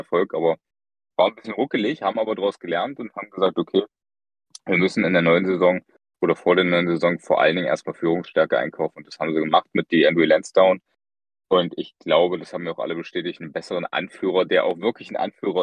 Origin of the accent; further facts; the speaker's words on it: Magdeburg, Saxony-Anhalt, Germany; Ich stamme aus Sachsen-Anhalt, aus Magdeburg.